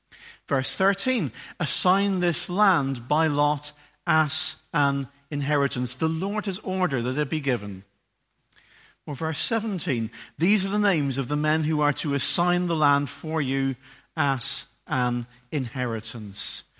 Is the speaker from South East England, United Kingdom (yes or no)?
no; Northern Ireland, United Kingdom; growing up in Northern Ireland, most of our relatives lived within 45 minutes' drive of our house.